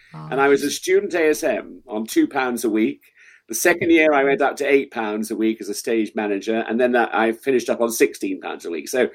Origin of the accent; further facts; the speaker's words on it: Oldham, North West England, United Kingdom; born there; I'm still proud of the fact that I was born in Oldham, and I've got lots of affiliations with Oldham